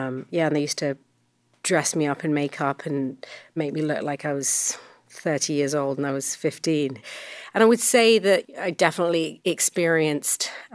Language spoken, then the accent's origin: English; London, United Kingdom; a community that was just up the road from where I grew up in North London